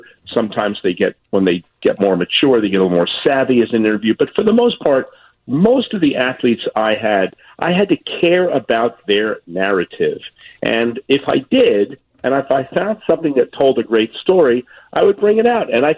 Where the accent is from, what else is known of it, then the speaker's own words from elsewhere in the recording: Miami, Florida, United States; I said, well, I'm from Miami originally, so I know a lot of Cubans.